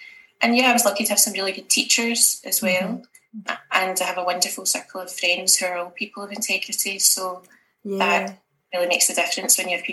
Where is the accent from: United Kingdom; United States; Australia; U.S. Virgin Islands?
United Kingdom; Scotland; I am a Scottish person with Argentinian roots. Hence the name, if you were wondering, that's Spanish.